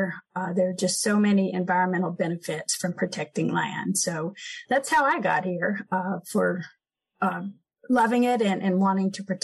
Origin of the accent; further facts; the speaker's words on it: Kentucky, United States; also born or lived in New York City; now in Long Island, United States; I grew up in Kentucky in a small town, and we just took nature for granted. And when we moved to Long Island, first we were in New York City, and then we came to Long Island.